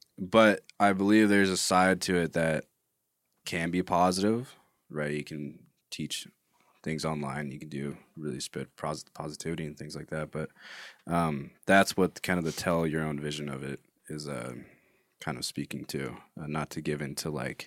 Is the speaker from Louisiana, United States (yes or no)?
no; Quincy, California, United States; we're from Quincy, California. Ever heard of that?